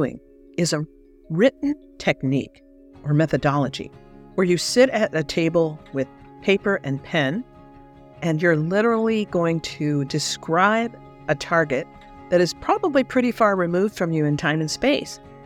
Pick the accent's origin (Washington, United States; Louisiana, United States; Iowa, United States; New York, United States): Washington, United States; Spokane; born there; I was born in Washington State, in Spokane, Washington